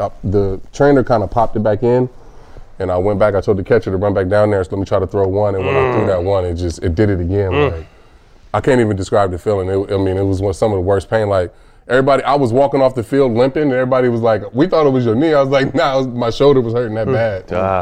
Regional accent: Vallejo, California, United States; born or raised there

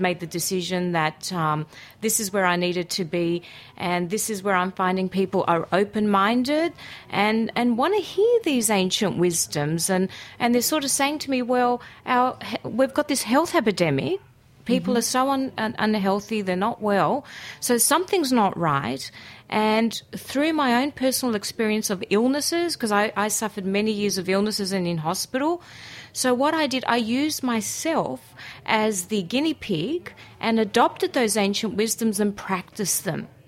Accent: Sydney, New South Wales, Australia; first language Greek; English is a second language; also born or lived in Greece; predominantly in Australia, although Greek was my first language and, you know, I lived on the Greek island until about 11 years old.

